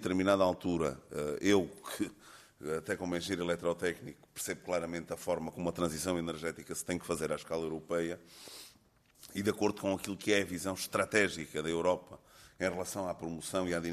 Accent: Alentejo, Portugal; eu sou alentejano e quero-me pôr na pele das pessoas que vivem no Barroso

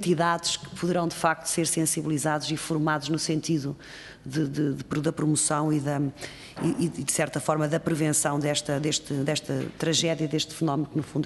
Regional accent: Norte, Portugal; apesar de ser autarca no Norte, portanto não estou, nem sou de Lisboa nem do Alentejo, sou mais do Norte

